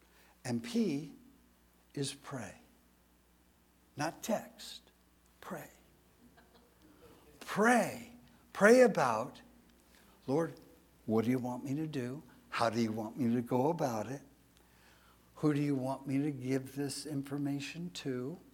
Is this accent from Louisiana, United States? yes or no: no; Encino, California, United States; I think of growing up in Encino and living in this little two-bedroom, one-car garage, one-bath house. And I was there for 17 years before going into the military.